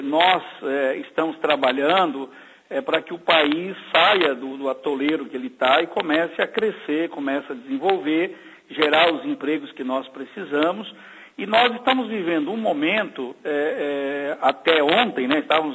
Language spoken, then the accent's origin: Portuguese; Brazil; a gente fica muito triste como brasileiro, como cidadão e também como deputado